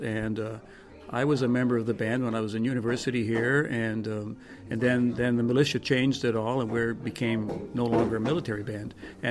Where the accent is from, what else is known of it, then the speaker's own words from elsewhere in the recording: Amherst, United States; I'm local. I was born and raised in Amherst. I'm a product of the Amherst Band Program.